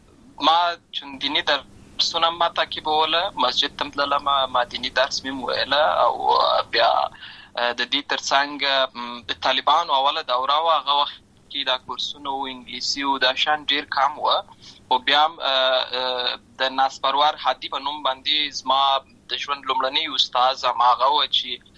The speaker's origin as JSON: {"language": "Pashto", "town": "Lashkar Gah", "region": "Helmand", "country": "Afghanistan", "tie": "born or raised there", "said": "زه په اصل کې د ورزغان ولایت یم، اما زه په هلمند ولایت لشکرګاه کې پیدا شوی یم، اما د لوی سوی یم، عملته می شونځي ستاده، عملته می ټول ژوند می لامه غزای څخه پیل شوی دی، خو په اصل کې زه د ورزغان ولایت څخه."}